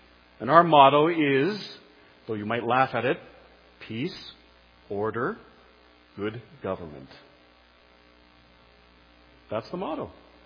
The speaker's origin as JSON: {"language": "English", "country": "Canada", "said": "This goes against the grain. Even if we are Canadian and somewhat by nature communal."}